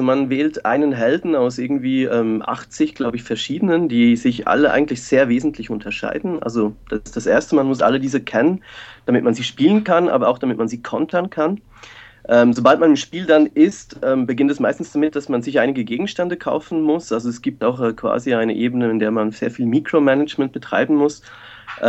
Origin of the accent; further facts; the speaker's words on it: Switzerland; ich bin aus der Schweiz